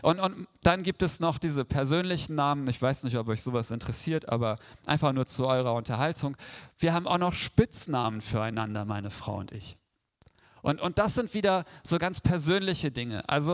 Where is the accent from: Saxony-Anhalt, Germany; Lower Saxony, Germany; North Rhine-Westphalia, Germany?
Lower Saxony, Germany; Weener; ich komme ja aus Vena. Hast du schon mal was von Vena gehört?